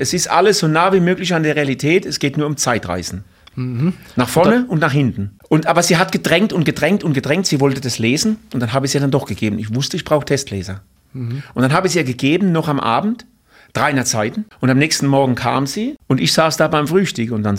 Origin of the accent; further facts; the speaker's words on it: Bad Dürkheim, Rhineland-Palatinate, Germany; also born or lived in Ludwigshafen; now in Wörth an der Donau, Germany; In Ludwigshafen und bin dann aufgewachsen in Bad Dürkheim und da habe ich dann gelebt.